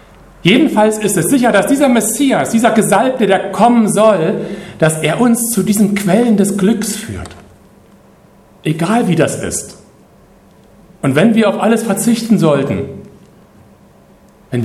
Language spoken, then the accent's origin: German; Guben, Brandenburg, Germany; in meiner Heimatstadt Guben